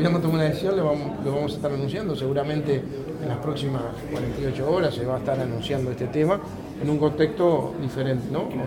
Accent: Uruguay; Sí, me llena orgullo como uruguayo.

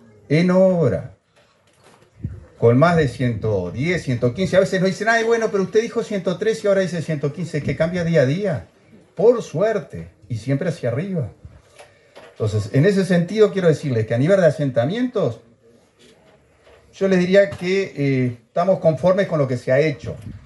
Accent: Canelones, Uruguay; para los que somos de Canelones como yo

